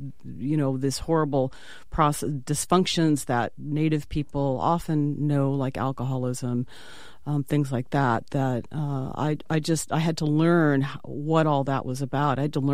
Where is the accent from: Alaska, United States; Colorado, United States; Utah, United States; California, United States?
California, United States; Los Angeles; And so I grew up in Los Angeles as part of, in a really, really diverse community in East Los Angeles, actually.